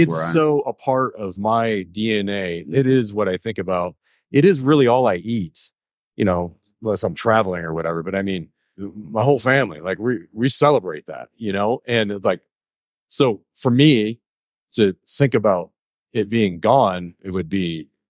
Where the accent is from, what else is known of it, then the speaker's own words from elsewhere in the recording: Michigan, United States; I grew up in Michigan. I grew up with a hunting family.